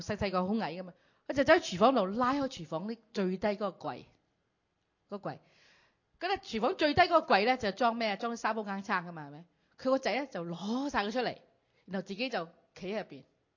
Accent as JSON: {"language": "Cantonese", "country": "Canada", "said": "嗱，你睇下外國人啦，即係我哋加拿大人啦"}